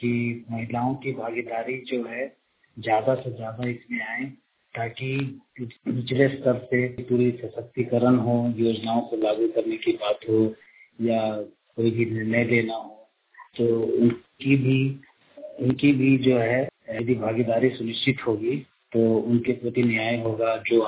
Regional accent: Ranchi, Jharkhand, India; मैं रांची का रहने वाला हूँ।

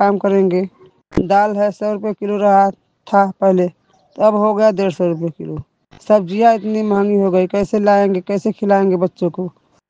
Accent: Mirzapur, Uttar Pradesh, India; मैं हनुमान पौड़ा के रहने वाली हूँ, सदर मिर्ज़ापुर सिटी ब्लॉक से बोल रही हूँ।

